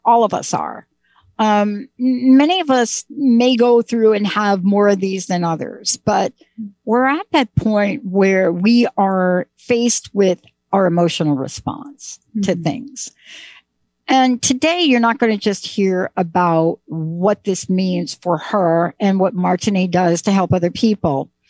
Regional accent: Bronx, New York, United States; Now, I grew up in the Bronx and in Joseph Maggio's garage.

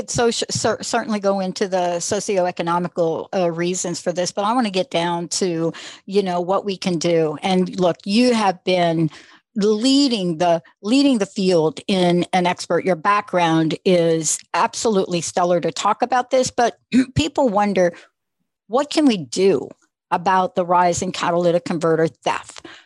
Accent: New York, United States; I'm a kid from New York

